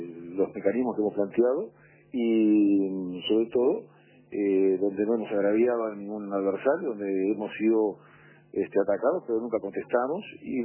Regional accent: Colonia Suiza, Colonia, Uruguay; yo soy oriundo de Colonia Suiza, ¿no? Soy oriundo del departamento de Colonia. Como cirujano me radiqué en el 79 en el departamento

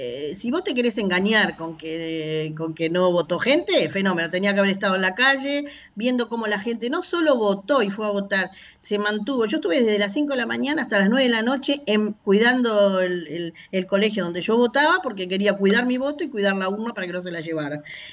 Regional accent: Uruguay; siendo uruguaya y conociendo como somos los uruguayos

